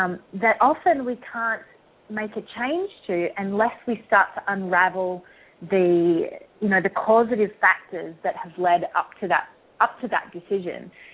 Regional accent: Australia; accent: Australian; Yes, my Australian accent, that's right.

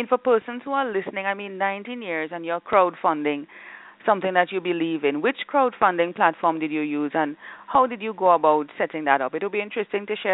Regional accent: Trinidad & Tobago; I'm part Indian, part black. So I grew up in a community, not necessarily in Jamaica, but I'm originally from Trinidad

